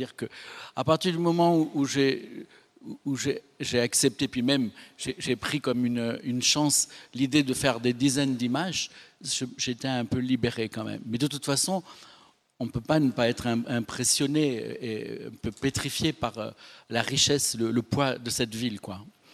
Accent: Nice, Provence-Alpes-Côte d'Azur, France; Moi, je suis niçois, et donc je pensais aller en Grèce un peu bêtement

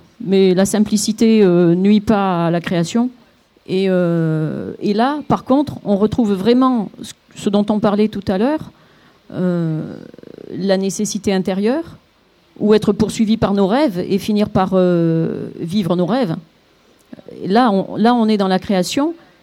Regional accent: Occitanie, France; je viens du sud de la France, du Gard.

